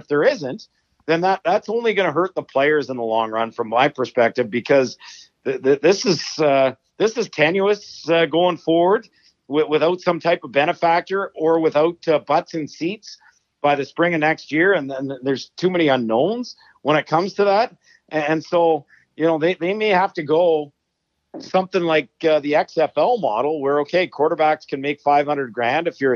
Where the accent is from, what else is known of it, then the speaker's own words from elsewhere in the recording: Edmonton, Alberta, Canada; Maybe in the 80s and 90s when I grew up in Edmonton